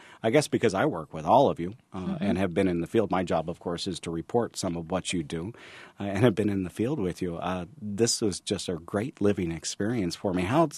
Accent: Midwest, United States; I wasn't raised in the West. I was raised here in the Midwest

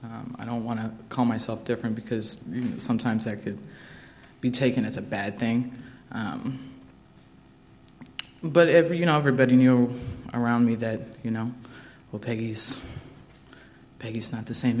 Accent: United States; it's hard growing up in the Midwest where, you know, you do have a lot of these things that people expect you to conform to.

